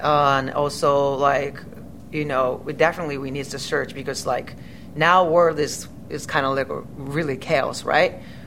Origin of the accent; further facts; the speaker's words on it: Japan; English is a second language; we're not growing up in the United States or somewhere, like, you know, we're totally like came from Japan.